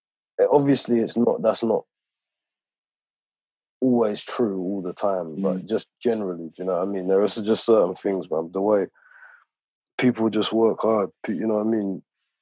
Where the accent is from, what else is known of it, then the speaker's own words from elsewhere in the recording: United Kingdom; than just being from the UK or just being around Europe